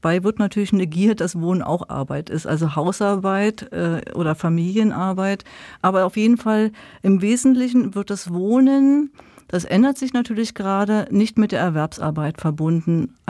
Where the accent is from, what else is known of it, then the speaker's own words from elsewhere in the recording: Berlin, Germany; now in Stuttgart, Germany; Also ich komme ja aus der Stadt. Ich bin 2011 nach Stuttgart übergesiedelt.